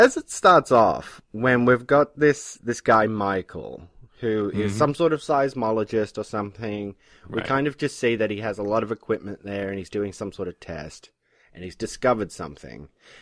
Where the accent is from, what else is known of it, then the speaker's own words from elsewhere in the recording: Australia; 'Cause I grew up in Australia, but both of my parents are British. And then, of course, I've spent a lot of time around American people watching American films. So I've kind of got this weird muddled accent myself.